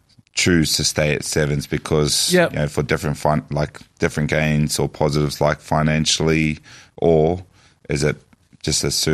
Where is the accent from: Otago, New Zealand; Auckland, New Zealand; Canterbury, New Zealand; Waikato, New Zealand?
Otago, New Zealand; Dunedin; born there; 3 hours down the road.